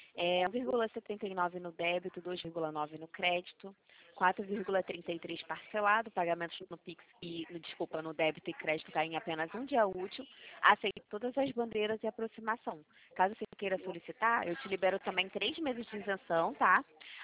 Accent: Rio de Janeiro, Brazil; eu sou do Rio de Janeiro

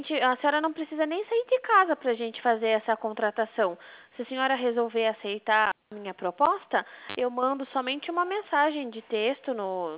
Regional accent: Itapetininga, São Paulo, Brazil; Na verdade, eu sou de Itapetininga.

